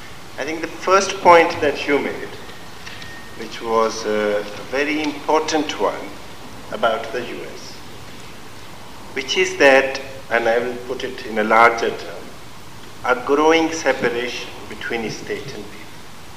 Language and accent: English; Pakistan; now in United States; I'm from Pakistan.